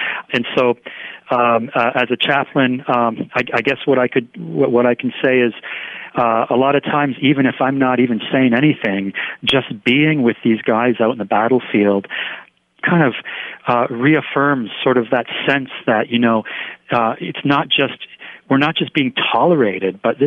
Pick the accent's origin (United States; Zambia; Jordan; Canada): Canada; as a Canadian chaplain